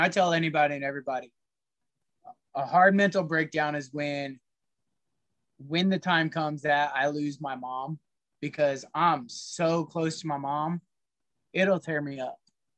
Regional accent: Columbia, Missouri, United States; So I grew up and I was raised in Columbia, Missouri.

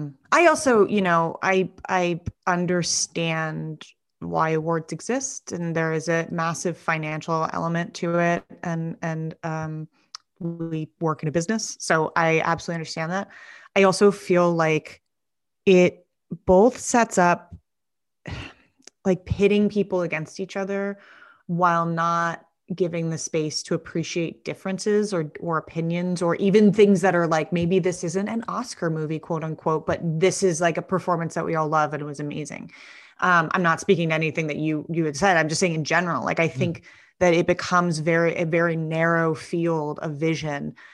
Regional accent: New York, United States; also born or lived in Connecticut; I grew up in New York and Connecticut, and I lived in Bed-Stuy for 6 years

